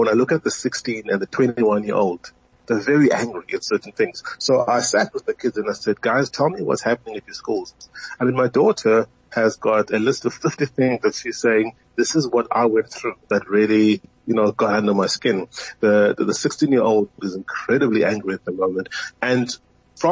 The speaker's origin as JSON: {"language": "English", "region": "Eastern Cape", "country": "South Africa", "tie": "born there", "said": "So I was born in the Eastern Cape in a homeland."}